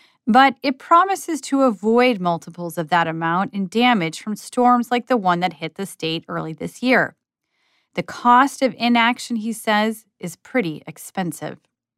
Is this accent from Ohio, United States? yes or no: yes; Cincinnati, Ohio, United States; But here I was, in my hometown of Cincinnati, speaking Wolof with a set of neighbors I had never known I had before.